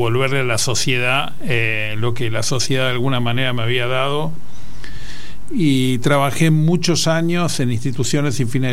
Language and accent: Spanish; Buenos Aires, Argentina; born there; Bueno, yo nací en Buenos Aires. Vengo de una familia de clase media, de inmigrantes italianos.